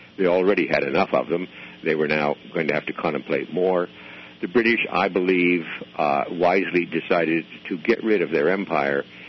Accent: United States; I am an American who would very much like to preserve what's going on here

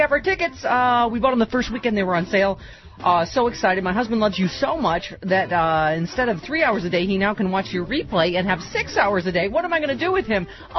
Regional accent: Buffalo, New York, United States; also born or lived in Chicago; I grew up in Buffalo. And when I lived in Chicago, I was like, yeah.

